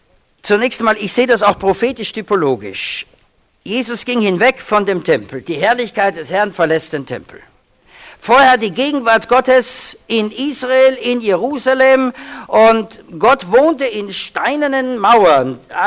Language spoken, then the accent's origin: German; Vienna, Austria; weil ich bin ja Wiener und war auf einer sehr konservativen Hochschule